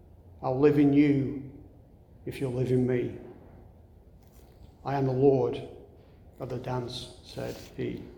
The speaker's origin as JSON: {"language": "English", "town": "Bury", "region": "North West England", "country": "United Kingdom", "tie": "born or raised there", "said": "And then while Bury Football Club, my hometown club, peaked well over a century ago"}